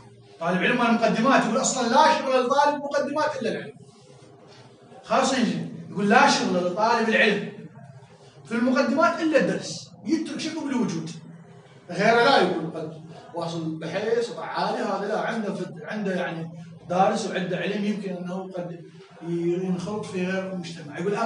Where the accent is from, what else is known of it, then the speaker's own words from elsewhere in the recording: Iraq; ولكن احنا بعد عراقيين نعرف روحنا بأجل ما كنا عايشين فيه